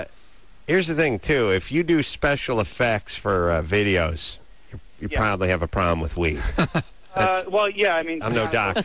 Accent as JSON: {"language": "English", "town": "North Hollywood", "region": "California", "country": "United States", "tie": "born or raised there", "said": "Well, he's calling from my hometown, North Hollywood."}